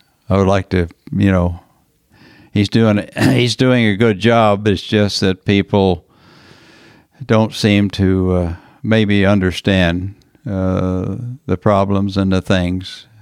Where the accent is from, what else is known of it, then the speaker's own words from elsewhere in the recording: Texas, United States; I think being a Texan, I think probably being in Las Vegas in November for the rodeo finals.